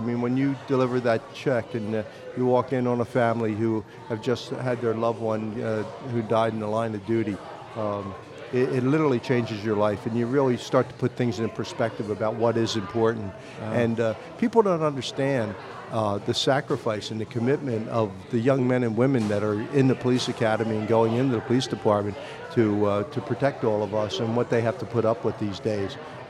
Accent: Chicago, Illinois, United States; when I tell them I'm from Chicago

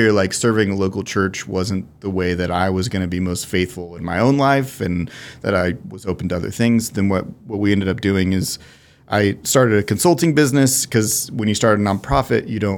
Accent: Salina, Kansas, United States; I grew up in Salina.

